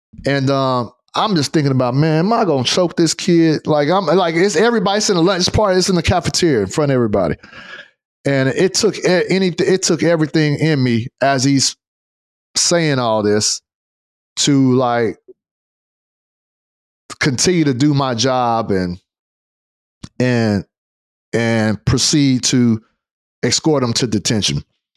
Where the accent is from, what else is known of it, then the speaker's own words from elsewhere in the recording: Fresno, California, United States; I come from Fresno, California, bro. Like, the area I grew up in was the west side of Fresno, where it's primarily Blacks, Asians, and Hispanics, right?